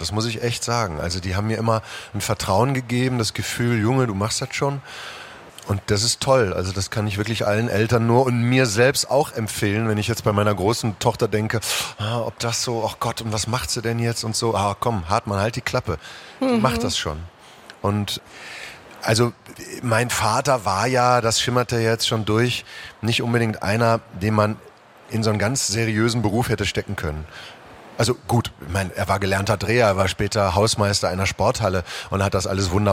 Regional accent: Herdecke, North Rhine-Westphalia, Germany; Aber bei uns in Herdecke gab es und gibt es immer noch ein sehr leidenschaftlich geführtes Laientheater. Und da bin ich irgendwann hin.

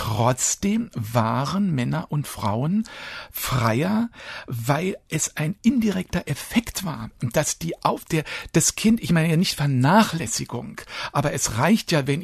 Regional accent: East Germany, Germany; ich als Ossi hat man mir Stricken beigebracht.

